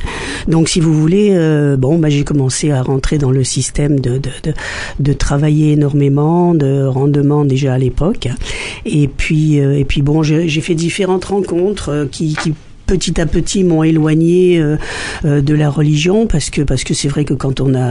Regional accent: Pointe-Noire, Republic of the Congo; also born or lived in Dolisie; now in France; Je suis née au Congo, à Dolisi. Je suis née à Dolisi, j'ai vécu à Pointe-Noire. Ensuite, je suis rentrée en France

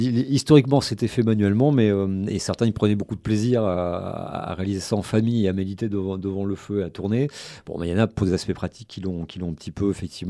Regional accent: Occitanie, France; chez nous, en Haute-Pyrénées et en Bigorre, en fait, bigourdant aux Pyrénéens

